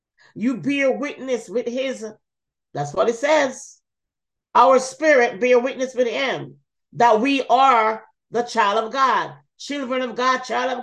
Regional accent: Jamaica; I remember when we were growing up in Jamaica, we had light.

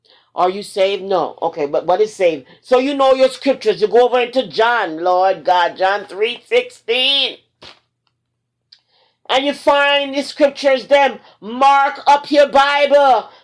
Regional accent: Hartford, Connecticut, United States; And I went with my mama. Not really my mom, but, you know, I grew up with her in Hartford.

